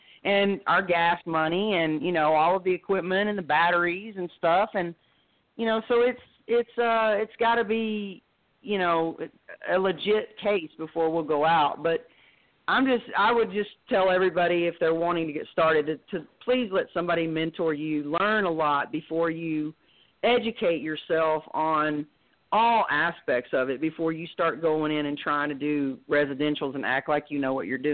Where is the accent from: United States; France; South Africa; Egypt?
United States; Texas; accent: Texas; because if I say that with my Texas accent, it doesn't quite come out right sometimes.